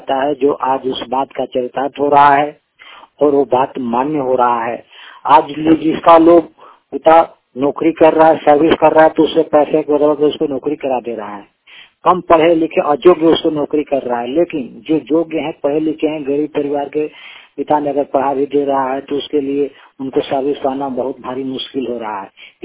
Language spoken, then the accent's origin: Hindi; Balamundi, Jharkhand, India; मैं झारखंड के बलामुंडी से हूँ।